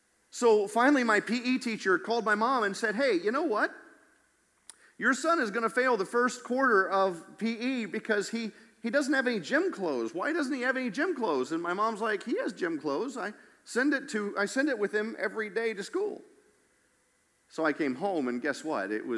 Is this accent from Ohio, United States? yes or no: yes; Bellbrook, Ohio, United States; Okay, I'm from Bellbrook, Ohio, but I'm not stupid.